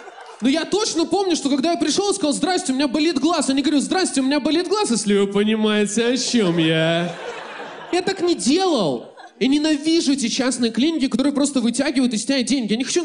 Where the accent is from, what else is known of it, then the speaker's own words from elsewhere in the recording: Belarus; now in Moscow, Russia; я белорус, и я живу в Москве